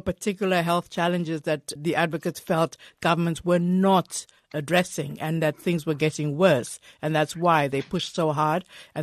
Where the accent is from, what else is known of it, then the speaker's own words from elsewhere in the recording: South Africa; And I come from South Africa, which is one of the countries that have done it.